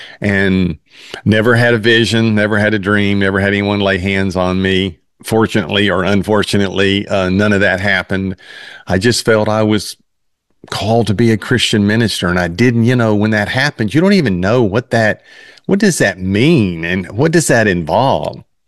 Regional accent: Mississippi, United States; also born or lived in Memphis; I was born in Memphis and then raised in Mississippi. So we had lots and lots of cotton fields down in Mississippi.

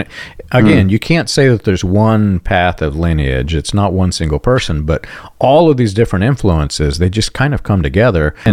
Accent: Jeffersonville, Indiana, United States; right here in my hometown of Jeffersonville, Indiana

